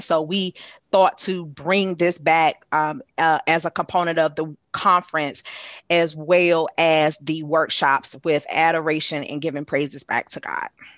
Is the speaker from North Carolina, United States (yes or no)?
yes; Windsor, North Carolina, United States; yours truly, myself, born and raised in Windsor, North Carolina.